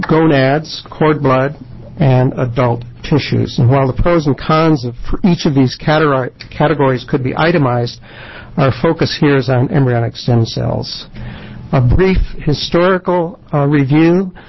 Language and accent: English; Portland, Oregon, United States; I'm from Portland, representing OHSU.